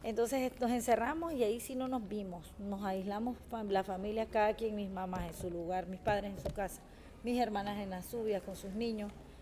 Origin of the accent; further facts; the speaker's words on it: Nicaragua; now in Chapel Hill, United States; soy de Nicaragua, y como dicen, estoy aquí en Chapel Hill de pasadita, no lo sabemos todavía.